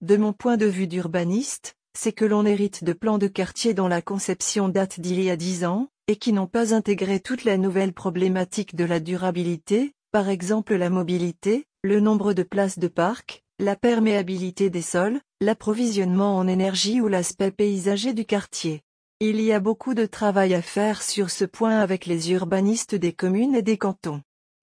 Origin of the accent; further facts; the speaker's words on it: Rue, Fribourg, Switzerland; now in Geneva, Switzerland; Je suis fribourgeoise, née dans la commune de Rue